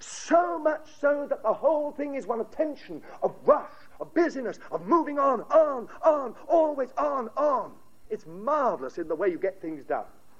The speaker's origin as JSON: {"language": "English", "country": "United Kingdom", "tie": "born or raised there", "said": "I was brought up in Britain, I was brought up amongst the British."}